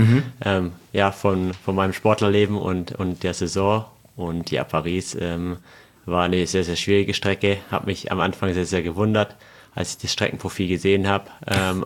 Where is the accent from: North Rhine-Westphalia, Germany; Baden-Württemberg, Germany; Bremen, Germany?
Baden-Württemberg, Germany; Überlingen; now in Munich, Germany; Genau, aber ich bin kein waschechter Bayer, ich bin noch Badener.